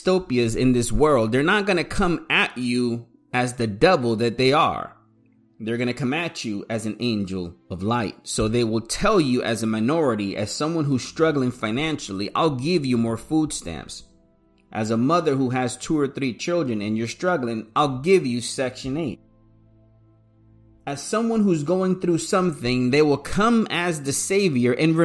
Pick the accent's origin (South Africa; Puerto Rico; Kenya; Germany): Puerto Rico; I come from Puerto Rico.